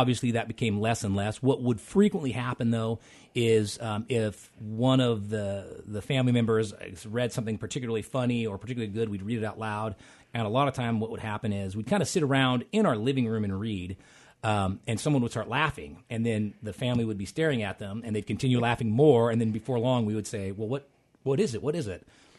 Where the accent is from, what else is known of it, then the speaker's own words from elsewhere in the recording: Whidbey Island, Washington, United States; No, I grew up on Woodby Island, kind of on a farm, and growing up, we didn't have TV per my parents' choice.